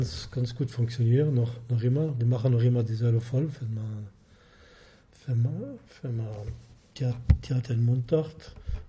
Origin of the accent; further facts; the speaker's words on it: Grand Est, France; Bei uns in Lothringen mal sicher.